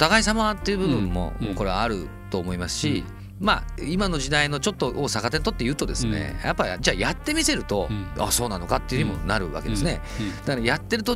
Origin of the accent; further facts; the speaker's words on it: Kurume, Fukuoka, Japan; やっぱ僕が一番やっぱり僕久留米なんですよね、うんうん、で久留米のやっぱ先輩方、商工会議所の先輩たちが本当に一生懸命資金を